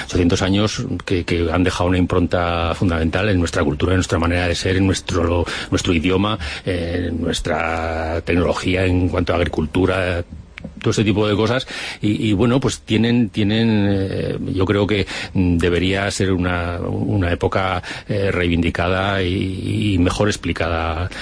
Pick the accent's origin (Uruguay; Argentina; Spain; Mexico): Spain; Tudela, Navarre; el 1200 aniversario de la fundación de mi ciudad natal, de Tudela